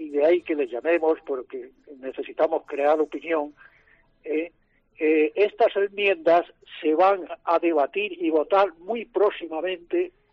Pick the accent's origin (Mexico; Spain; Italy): Spain; Andalusia; yo soy andaluz, me siento orgulloso de ser andaluz